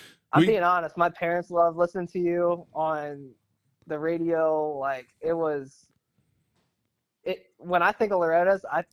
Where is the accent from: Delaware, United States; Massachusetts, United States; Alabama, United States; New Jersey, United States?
Delaware, United States; All right, so I'm from Delaware.